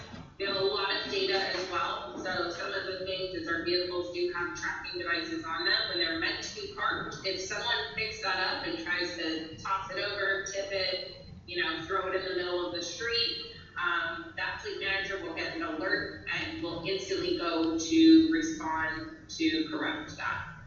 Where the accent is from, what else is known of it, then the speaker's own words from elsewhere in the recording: Hawaii, United States; I'm originally from Hawaii, so I feel a deep connection with just making sure that our communities look nice.